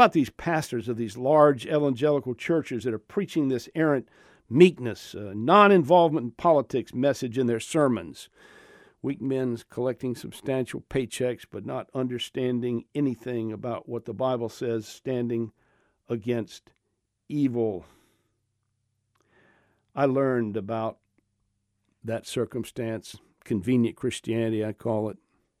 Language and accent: English; Georgia, United States; what's wrong with Georgia? That's my home state. It's where I was born. That's our family state. I'm proud of it.